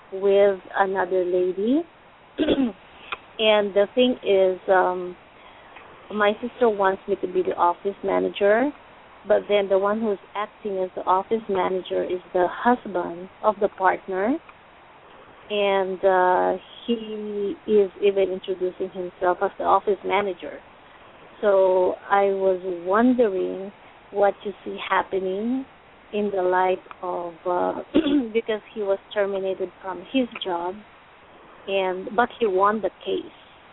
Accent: California, United States; I'm from California.

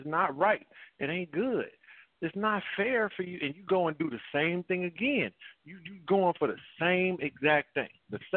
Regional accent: Philadelphia, Pennsylvania, United States; I'm from Philly, but my grandmother's from the South.

